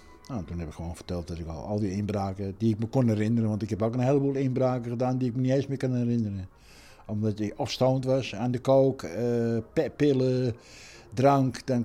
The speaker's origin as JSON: {"language": "Dutch", "country": "Netherlands", "said": "Maar ik ben Hollander in een Hollands café."}